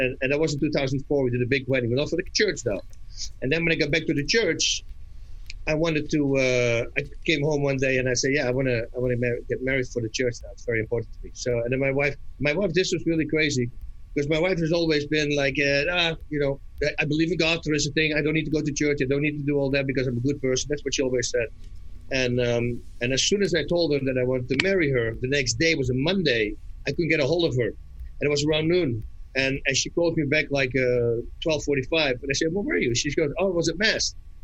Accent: Netherlands; now in United States; I come from Holland.

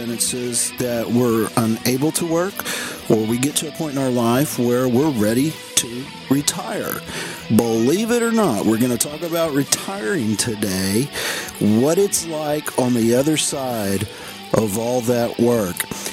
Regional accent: California, United States; born there; I was born there. On the Air Force Base

